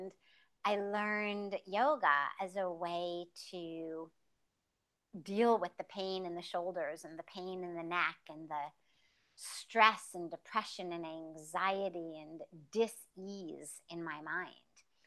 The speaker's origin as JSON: {"language": "English", "town": "Los Angeles", "region": "California", "country": "United States", "tie": "born or raised there", "said": "the life that I grew up in Los Angeles, quite literally in Hollywood, hence the Hollywood to the Himalayas title of my memoir."}